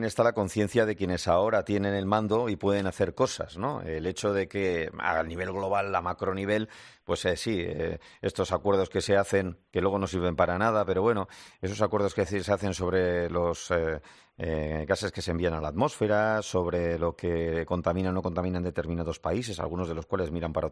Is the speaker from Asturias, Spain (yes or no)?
no; Basque Country, Spain; el cambio climático ha hecho desaparecer, por ejemplo, una isla de mi tierra, en una isla que está frente a su Carrieta, en la Reserva de Urdaibai.